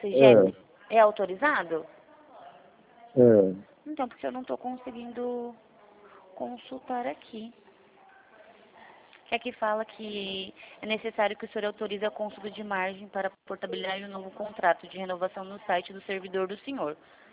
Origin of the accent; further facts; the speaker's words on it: Presidente Prudente, São Paulo, Brazil; Eu sou aqui de Presidente Prudente.